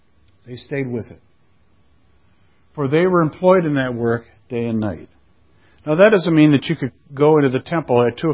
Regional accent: Flint, Michigan, United States; When I was in high school and growing up in Flint, Michigan

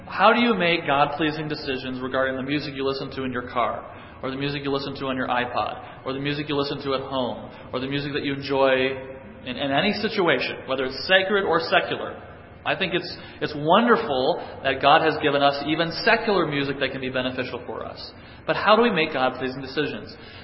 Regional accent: Troy, United States; I grew up in Troy, and so we were up in the area.

